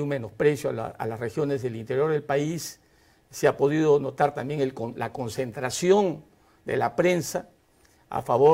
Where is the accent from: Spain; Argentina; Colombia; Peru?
Peru; como buenos peruanos, un proceso electoral limpio.